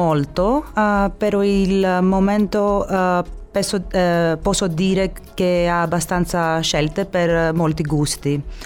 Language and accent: Italian; Greece; Italian is a second language; now in Cagliari, Italy; Sono greca.